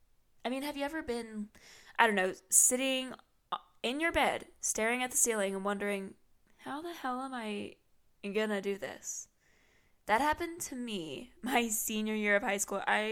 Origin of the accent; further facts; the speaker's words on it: the South, United States; I mean, I'm from the South. I get it.